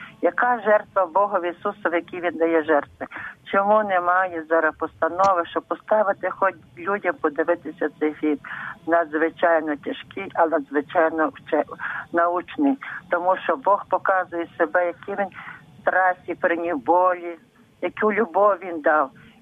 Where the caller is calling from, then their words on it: Lviv, Lviv Oblast, Ukraine; Я зі Львова